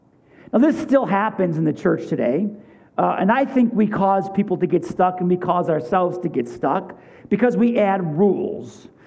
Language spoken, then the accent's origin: English; Buffalo, New York, United States; I grew up in Buffalo.